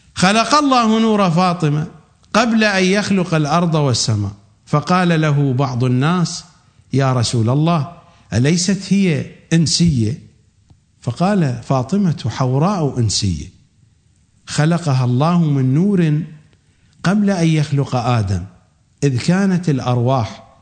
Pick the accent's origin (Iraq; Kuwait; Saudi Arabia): Iraq; لأن يعني عندنا في العراق عادة لما يسمون جليل يسمون أخو خليل